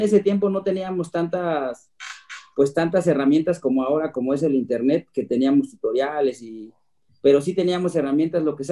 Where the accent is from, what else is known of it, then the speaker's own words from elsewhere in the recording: Oaxaca, Mexico; anteriormente la música oaxaqueña siempre ha sido una tradición porque es parte de nuestra cultura. En Oaxaca es tierra de músicos.